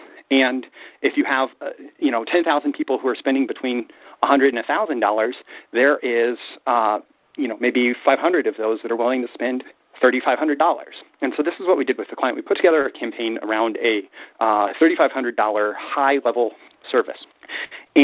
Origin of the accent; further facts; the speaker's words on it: Nebraska, United States; I moved back to Nebraska. I grew up in Nebraska. I moved back to Nebraska in 2011.